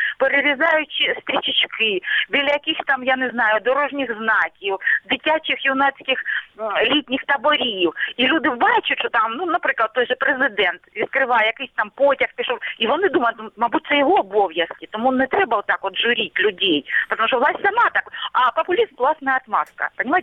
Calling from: Luhansk Oblast, Ukraine; Здравствуйте, Луганщина.

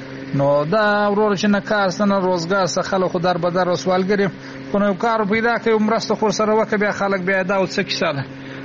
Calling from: Kandahar, Afghanistan; زه دلته په کندهار کې اوسېږم،

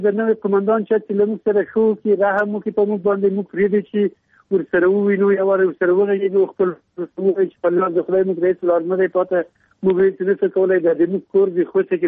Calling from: Ghazni, Afghanistan; غزنی ولسوالۍ نه سید موږ مرکز دی 2 کیلومتر له ښار لري

